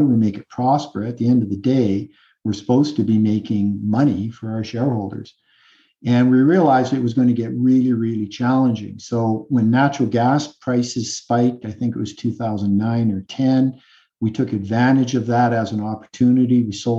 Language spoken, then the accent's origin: English; Canada; I'm Canadian.